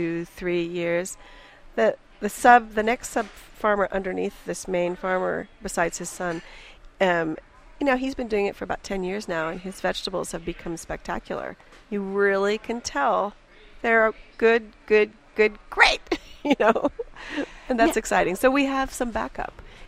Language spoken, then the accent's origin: English; Atherton, California, United States; Well, you know, I grew up in Atherton, but my parents were very beatniky.